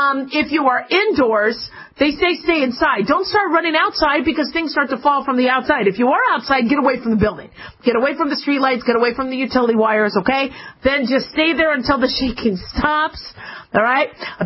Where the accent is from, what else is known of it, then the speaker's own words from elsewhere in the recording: California, United States; also born or lived in Arizona; for those of us that had earthquake drills growing up in California